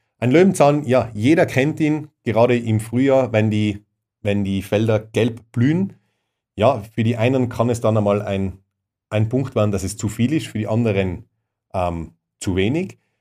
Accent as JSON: {"language": "German", "country": "Austria"}